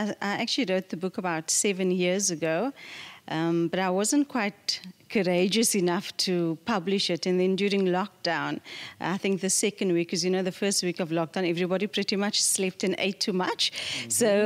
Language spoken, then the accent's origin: English; Cape Town, Western Cape, South Africa; I grew up on the Cape Flats in Silvertown in Athlone, and it's actually classified as a township.